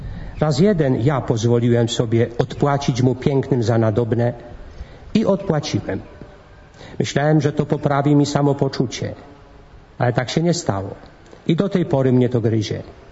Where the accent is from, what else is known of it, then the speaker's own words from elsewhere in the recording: Pomeranian Voivodeship, Poland; Ja wywodzę się z Kaszub.